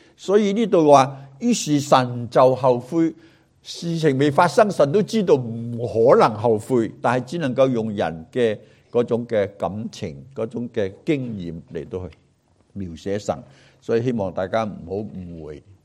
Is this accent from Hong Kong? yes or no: yes; Hong Kong; 我是香港来的基督徒，我们香港的基督徒服侍主要讲效率